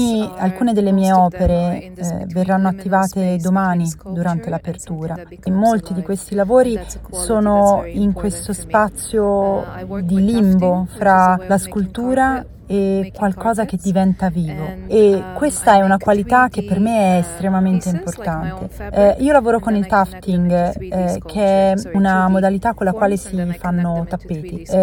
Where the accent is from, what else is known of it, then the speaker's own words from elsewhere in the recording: Ukraine; born there; Italian is a second language; Io sono nata nell'Unione Sovietica, che era l'Ucraina, e oggi cos'è l'Ucraina?